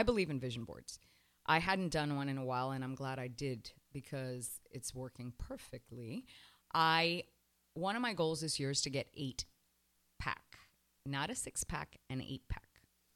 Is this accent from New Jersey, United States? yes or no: yes; New Jersey, United States; I am from New Jersey. I was born in New Jersey.